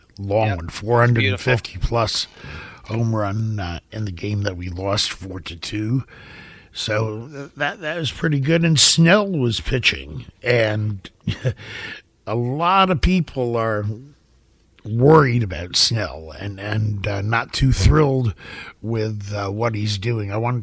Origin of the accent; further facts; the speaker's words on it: New York, United States; New Yorkers, I've told you before that I'm from New York originally, and one of the main words a lot of New Yorkers use is the F word.